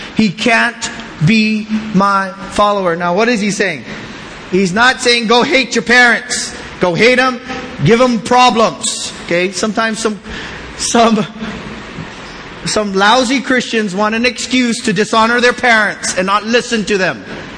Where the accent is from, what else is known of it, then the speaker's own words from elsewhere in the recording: Philippines; And brothers, look at me, I'm Filipino. We have tight family units too.